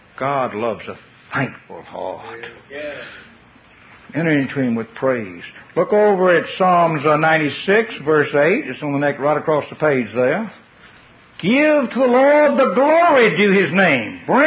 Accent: the South, United States; I was raised in the South, and I understand what that term boss means.

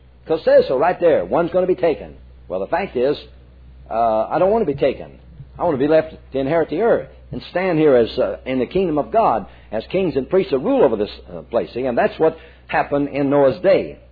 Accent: Springfield, Missouri, United States; We grew up together in Springfield.

